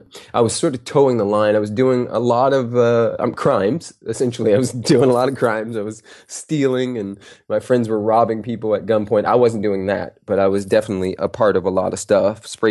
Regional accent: Harbor City, California, United States; also born or lived in Compton; I was born in Compton, raised in Harbor City, California, which is a suburb, you know, in the south of Los Angeles.

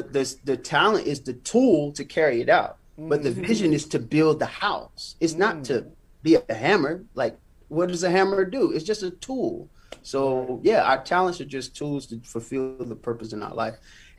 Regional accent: Macon, Georgia, United States; So going anytime I get a chance to go back to my hometown, shout out Macon, Georgia, Warner Robins and the surrounding areas. It's always love there, you know what I mean?

